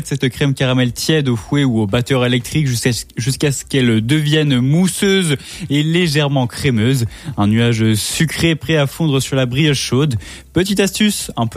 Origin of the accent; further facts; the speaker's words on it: Brittany, France; je suis breton